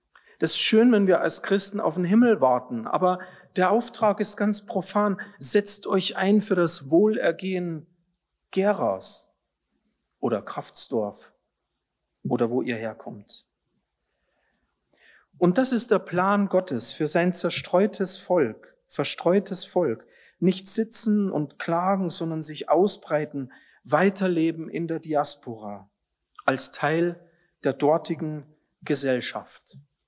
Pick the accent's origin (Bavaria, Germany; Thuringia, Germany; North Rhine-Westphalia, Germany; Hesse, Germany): Bavaria, Germany; Regensburg; Meine Heimatstadt Regensburg